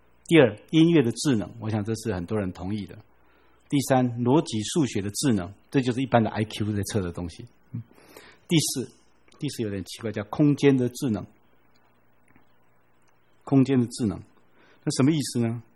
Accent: China; 过去的时代我们中国人是万般皆下品，唯有读书高

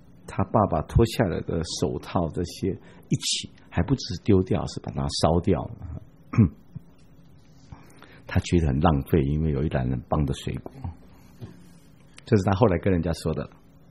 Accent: Taiwan; 我们台湾人有的时候称它叫胎哥

